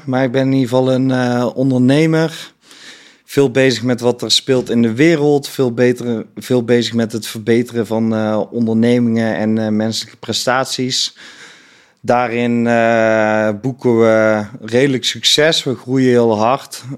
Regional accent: Eindhoven, North Brabant, Netherlands; also born or lived in Oirschot; now in Veenendaal, Netherlands; Ik woon samen momenteel in Veenendaal. Ik denk niet dat ook zo gaat blijven. Ik kom oorspronkelijk uit Eindhoven. Heb een tijd in Oorschot gewoond.

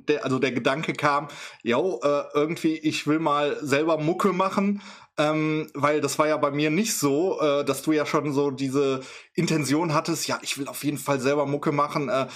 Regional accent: Düsseldorf, North Rhine-Westphalia, Germany; ich komme ja aus Düsseldorf

